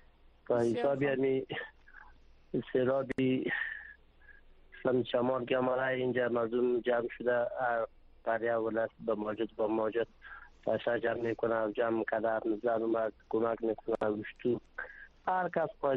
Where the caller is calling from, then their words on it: Jalrez, Wardak, Afghanistan; وردګو ولایت نه.